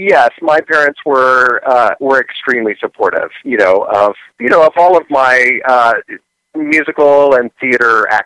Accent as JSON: {"language": "English", "region": "Texas", "country": "United States", "tie": "born or raised there", "said": "Actually, they would have been little cowboy boots because I grew up in Texas."}